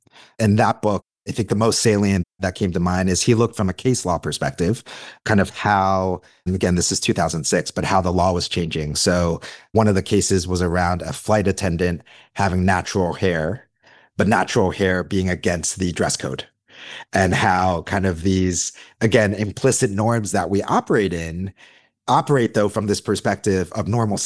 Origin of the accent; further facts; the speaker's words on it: East Coast, United States; Growing up on the East Coast, I think not having a lot of different communities, I was lumped into this kind of not white perspective.